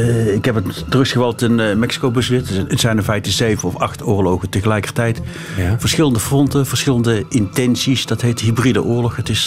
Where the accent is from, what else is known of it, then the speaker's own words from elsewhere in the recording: North Brabant, Netherlands; Nou, ik heb de Nederlandse nationaliteit, maar ja, ik ben een Brabander.